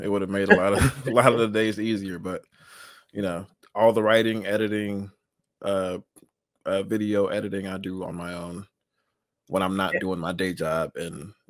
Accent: Chicago, Illinois, United States; Yes, I was raised in the Apostolic Pentecostal Church. So on the south side of Chicago, my church was in Back of the Yards area, so around 50th and Halsted, okay.

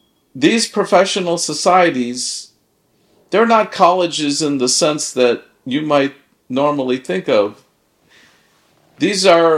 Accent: Chicago, Illinois, United States; My background is that I'm from Chicago, and born and raised.

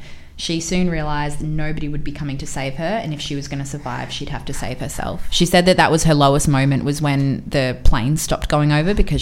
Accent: Australia; Which, as an Australian, I'm like, fuck no, get out of that water.

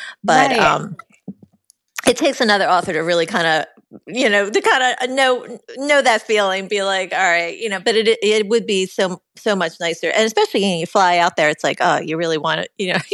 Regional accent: Ocean City, New Jersey, United States; I just yesterday was in my hometown, Ocean City. And my library in Ocean City is trying to get me to do a talk too.

